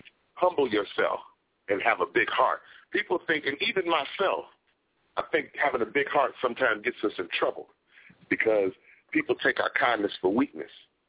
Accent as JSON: {"language": "English", "region": "East Coast", "country": "United States", "tie": "born or raised there", "said": "When I grew up on the East Coast, my mom gave my neighbor permission."}